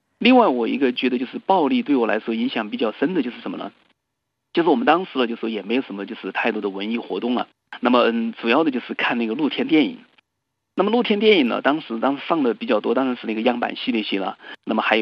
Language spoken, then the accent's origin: Chinese; China; 像我们中国人说的